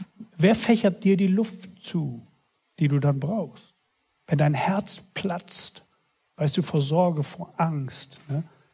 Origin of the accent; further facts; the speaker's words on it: Bremen, Germany; also bei uns in Bremen, da sieht man schon am Mittwoch, wer Samstag zu Besuch kommt, weil alles so flach ist.